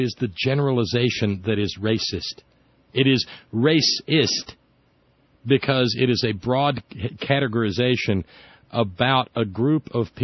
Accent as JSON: {"language": "English", "region": "Alabama", "country": "United States", "tie": "born or raised there", "said": "I grew up in Alabama, and I understand, and I know this from my own experiences"}